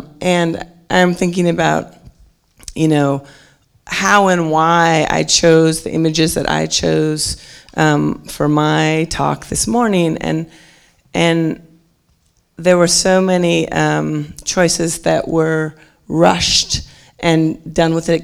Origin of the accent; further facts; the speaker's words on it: Seattle, Washington, United States; You know, I am originally from Seattle, and when I was born, I was very aware of the different Native American tribes in Seattle